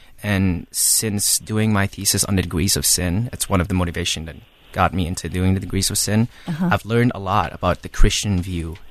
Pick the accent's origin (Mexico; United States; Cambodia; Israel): Cambodia; I am from Cambodia. Yeah.